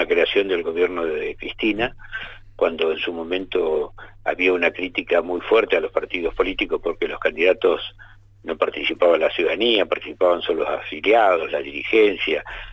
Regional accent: Argentina; Nosotros lo único que estamos pidiendo como argentino, como ciudadano

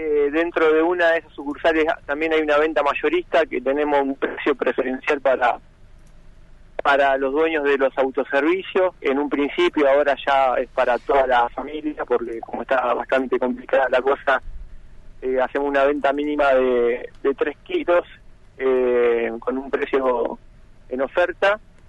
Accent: General Conesa, Río Negro, Argentina; now in Roca, Argentina; Sí, somos de Conesa y bueno, la vida nos trajo para acá, para el Valle, y bueno, decidimos emprender acá. Yo vivo en Roca

